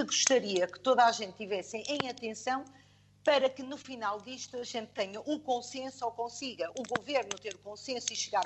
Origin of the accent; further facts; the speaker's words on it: Vila do Conde, Porto, Portugal; sou de Vila do Conde, trabalho na atividade há 31 anos